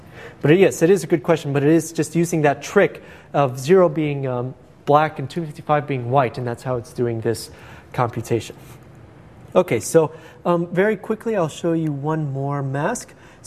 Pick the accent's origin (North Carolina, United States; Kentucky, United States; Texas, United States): Texas, United States; El Paso; So this is an image from my hometown, El Paso